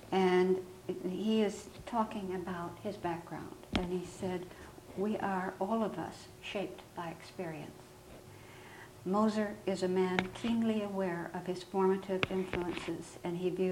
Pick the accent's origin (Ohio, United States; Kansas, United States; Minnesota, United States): Minnesota, United States; Thief River Falls; I was reared in Thief River Falls, Minnesota, which at the time I was there was population of about 7,000.